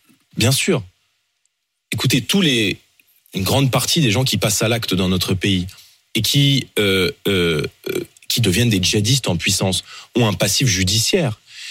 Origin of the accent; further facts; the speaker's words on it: France; moi, je suis français